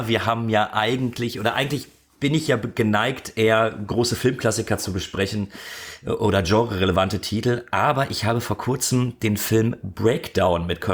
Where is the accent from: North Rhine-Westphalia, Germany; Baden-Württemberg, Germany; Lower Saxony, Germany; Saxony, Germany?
North Rhine-Westphalia, Germany; Ich komme aus dem Ruhrgebiet.